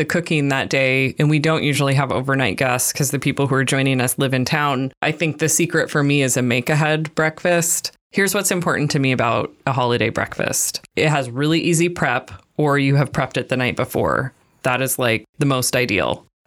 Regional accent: Portland, Oregon, United States; We are home cooks from Portland, Oregon.

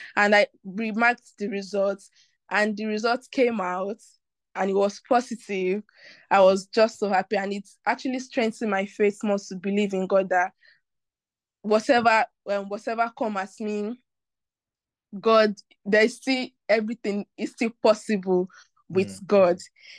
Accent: Nigeria; accent: Nigerian; me, I'm just talking my normal Nigeria accent that me I have.

